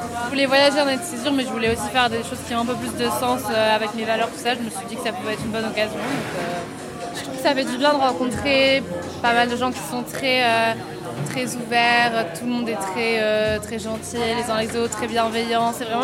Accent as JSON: {"language": "French", "town": "Amiens", "region": "Hauts-de-France", "country": "France", "said": "Je viens de Amiens, pas très loin, 2 heures d'ici."}